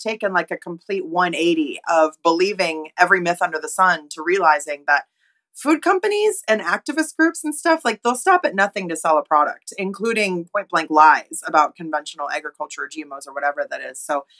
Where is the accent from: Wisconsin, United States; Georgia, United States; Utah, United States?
Wisconsin, United States; Oshkosh; So what's funny about it is, I'm originally from Wisconsin, Oshkosh, Wisconsin's my hometown.